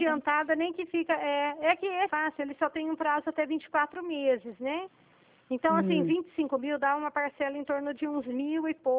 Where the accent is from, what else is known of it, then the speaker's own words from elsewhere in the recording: São Paulo, Brazil; Eu sou do estado de São Paulo, não sou do Rio.